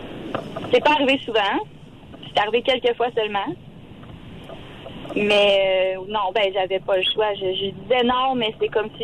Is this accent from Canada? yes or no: yes; Canada; je suis une fille très familiale, très attachée à ses racines. Tu sais, je viens de la Bosse, on est un petit village. Tu sais, j'ai grandi pas de mes grands-parents.